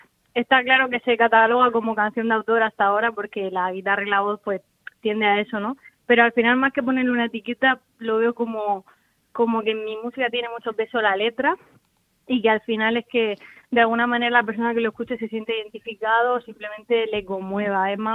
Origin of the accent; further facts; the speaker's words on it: Molina, Region of Murcia, Spain; aquí en mi pueblo Molina ya he estado varias veces, he hecho varios concursos